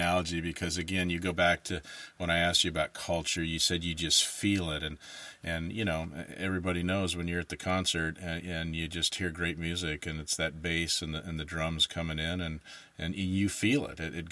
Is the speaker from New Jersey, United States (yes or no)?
no; Seattle, Washington, United States; So I'm from Seattle.